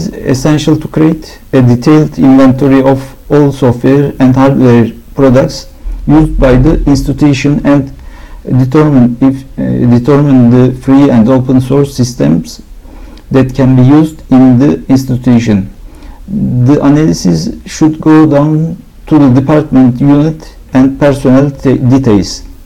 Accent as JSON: {"language": "English", "region": "Istanbul", "country": "Turkey", "said": "I am from Istanbul."}